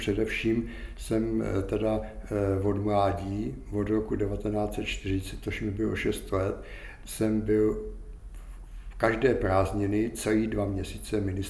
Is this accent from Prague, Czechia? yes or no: yes; Prague, Czechia; Já jsem Žižkovák, tam jsem se narodil, tam jsem žil do roku až 1964. Tam jsem byl taky vychovávaný.